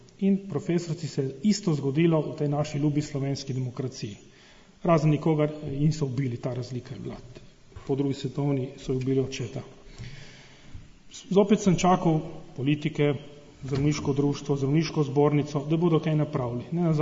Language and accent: Slovenian; Slovenian Littoral, Slovenia; smo bili pokončni Primorci